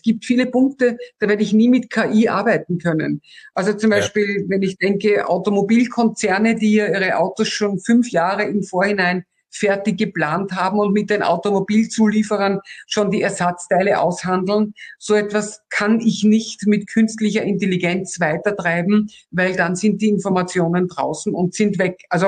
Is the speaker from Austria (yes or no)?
yes; Austria; now in Germany; Ich als Österreicherin